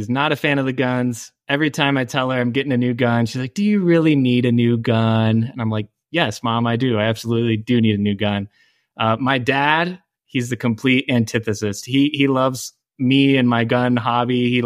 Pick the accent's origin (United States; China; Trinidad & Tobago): United States; Colorado; And, as a kid growing up in Colorado, I went bird hunting